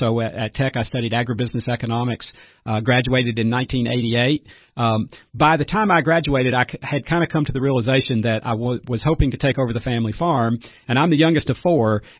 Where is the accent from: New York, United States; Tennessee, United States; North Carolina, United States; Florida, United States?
Tennessee, United States; Cookeville; I grew up in Cookeville, went to all the way through school, graduated from Cookeville High School.